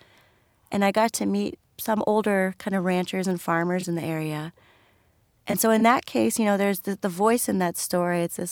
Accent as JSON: {"language": "English", "region": "Florida", "country": "United States", "tie": "born or raised there", "said": "we really did have this unbelievable childhood in South Florida."}